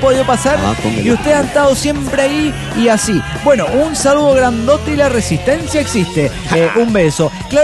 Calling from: Coacalco, State of Mexico, Mexico; de Coacalco.

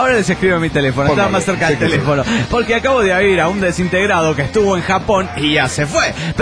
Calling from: Delta, Colorado, United States; Hola, soy … de Delta Colorado.

